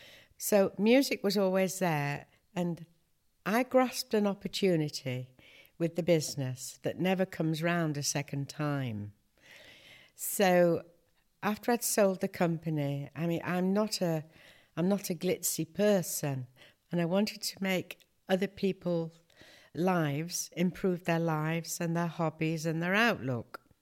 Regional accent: Moss Side, North West England, United Kingdom; born there; I was born in Moss Side, and the family house there was a very musical household.

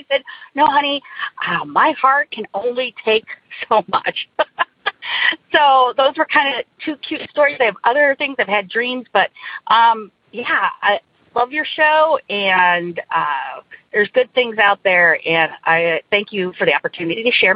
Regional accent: Indiana, United States; I'm from Northern Indiana.

